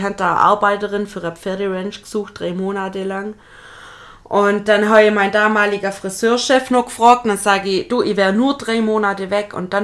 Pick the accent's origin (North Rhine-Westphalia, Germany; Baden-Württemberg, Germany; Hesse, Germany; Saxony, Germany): Baden-Württemberg, Germany; Laupheim; Also ich bin in Laupheim geboren und wohne immer noch in Laupheim.